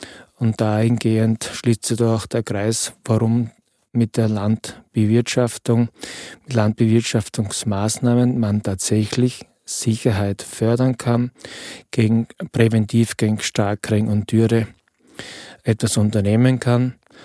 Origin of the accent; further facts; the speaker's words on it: Austria; bei uns in Österreich, aber auch in anderen Ländern